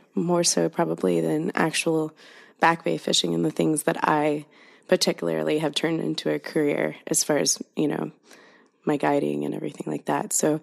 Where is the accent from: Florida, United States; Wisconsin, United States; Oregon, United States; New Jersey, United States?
Florida, United States; Fort Myers; born there; I was born in Fort Myers, Southwest Florida.